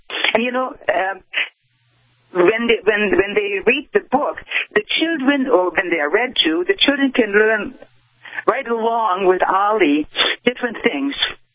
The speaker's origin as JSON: {"language": "English", "country": "Poland", "tie": "born or raised there", "lives_now": "United States", "said": "And my home was in what is now Poland, and it's a beautiful country. And then I grew up in the West and became a kindergarten teacher, taught there for a while, and then I immigrated to the United States in 64"}